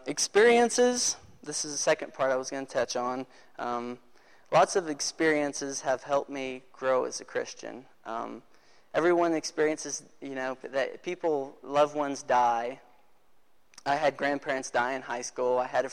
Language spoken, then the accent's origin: English; Oklahoma, United States; moved away as an adult; let's see. I am from Oklahoma, moved out here about a year ago, graduated from college, moved out here, and I didn't know anyone.